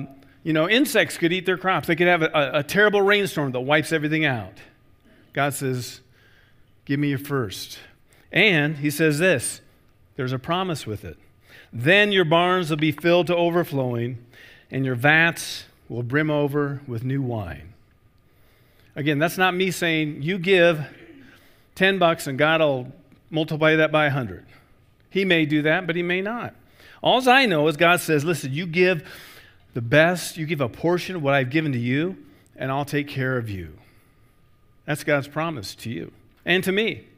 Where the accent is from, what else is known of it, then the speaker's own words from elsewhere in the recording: Iowa, United States; It's my own state of Iowa. My home state of Iowa.